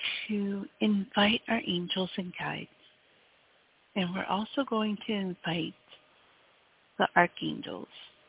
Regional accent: Wisconsin, United States; as you may know

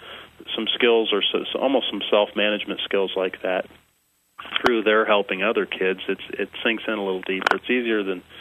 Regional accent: Columbus, Ohio, United States; I grew up in Columbus, Ohio, at Ohio State's 2 golf courses, and they're very busy golf courses.

